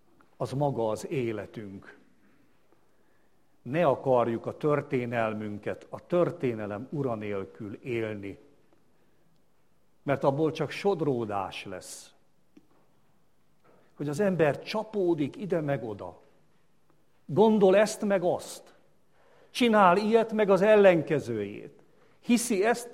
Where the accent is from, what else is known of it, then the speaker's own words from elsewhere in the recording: Hungary; Az egy csoda, hogy mi vagyunk. Mi magyarok vagyunk.